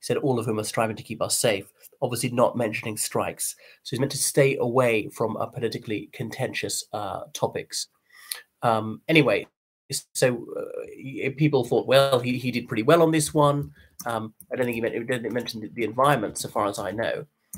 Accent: Ireland; from Ireland.

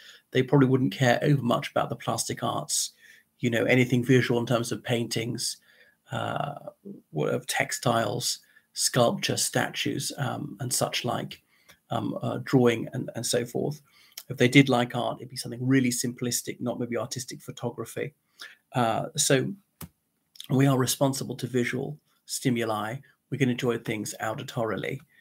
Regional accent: Ireland; from Ireland.

